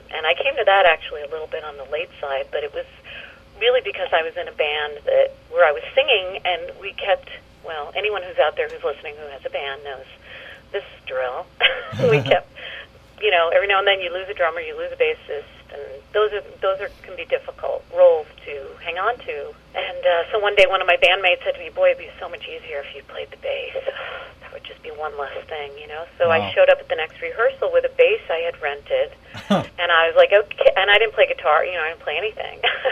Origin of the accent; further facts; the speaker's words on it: Boston, Massachusetts, United States; now in California, United States; I'm from Boston.